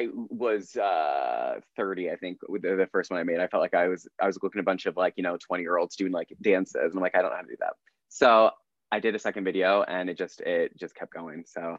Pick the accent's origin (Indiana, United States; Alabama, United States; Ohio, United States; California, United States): Indiana, United States; And the weird thing was too, it's so I grew up in Northern Indiana when Mike Pence was the governor.